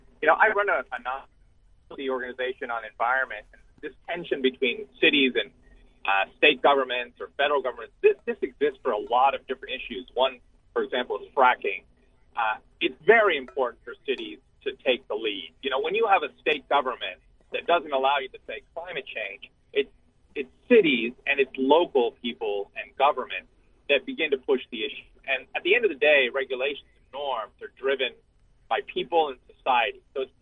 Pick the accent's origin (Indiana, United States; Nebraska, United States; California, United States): California, United States; I grew up in California and have seen the other side